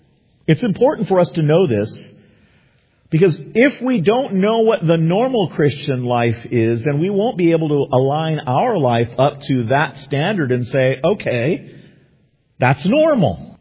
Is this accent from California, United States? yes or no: yes; California, United States; The more Bible churches that we have in California, the more hope I have for my home state.